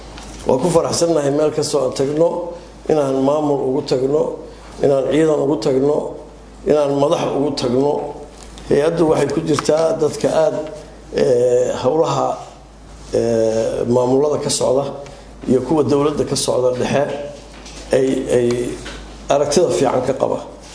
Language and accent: Somali; Baidoa, Bay, Somalia; born there; Marka guriga weyn oo gobolku lahaan jiray halkan ayaan ku dhashay.